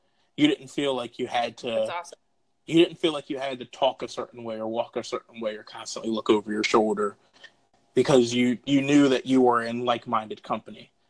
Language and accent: English; Baltimore, Maryland, United States; growing up in Baltimore, it's a very interesting culture where, like, it's that northeastern culture where no one really talks to each other